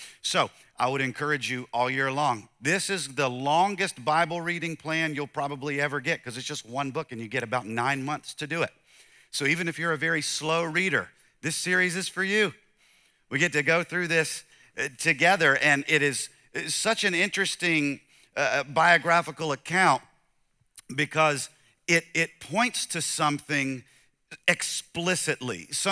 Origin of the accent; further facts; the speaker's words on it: the South, United States; And I'm from the South, and so it's like 95 degrees outside with 1,005 humidity, just ridiculous.